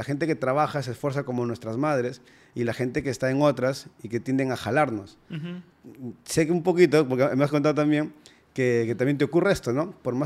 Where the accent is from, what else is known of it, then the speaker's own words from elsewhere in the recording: Trujillo, La Libertad, Peru; Yo también crecí ahí en Trujillo, en uno de los barrios quizás más peligrosos de la ciudad